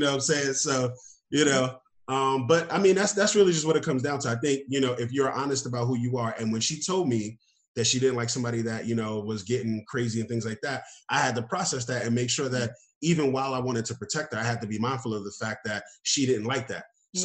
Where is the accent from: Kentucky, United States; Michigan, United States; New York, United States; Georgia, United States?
New York, United States; And again, I'm from New York.